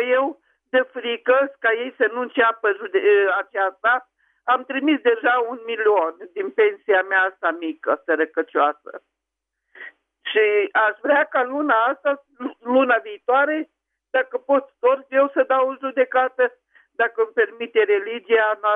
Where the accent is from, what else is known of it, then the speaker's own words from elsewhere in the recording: Caraș-Severin, Romania; din Caraș-Severin.